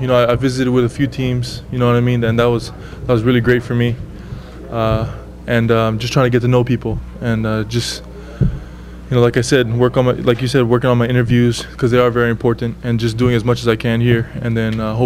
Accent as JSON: {"language": "English", "region": "Hawaii", "country": "United States", "said": "People think I'm crazy when I say I love cold weather because I'm from Hawaii, you know, used to the 85 degrees, you know. You got to leave the island sometime"}